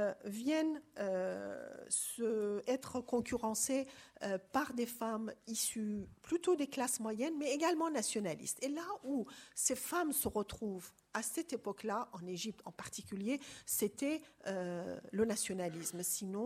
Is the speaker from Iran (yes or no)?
yes; Iran; concernant mon pays natal, l'Iran